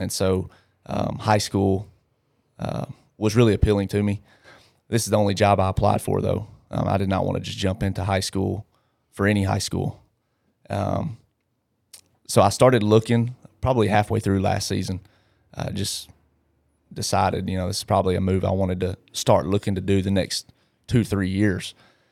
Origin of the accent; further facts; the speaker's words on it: Milan, Tennessee, United States; Yeah, I grew up in Milan, Tennessee, so not too far from here, just north of Jackson.